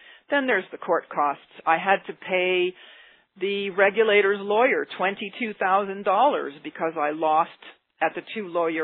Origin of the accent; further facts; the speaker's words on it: Alberta, Canada; I see myself as a Canadian. I see myself as an Albertan. I see myself as a landowner.